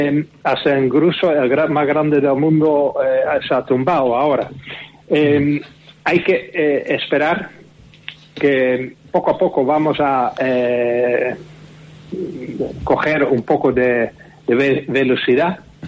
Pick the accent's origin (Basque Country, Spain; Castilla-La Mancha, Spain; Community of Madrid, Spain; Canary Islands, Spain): Canary Islands, Spain; somos nosotros los canarios.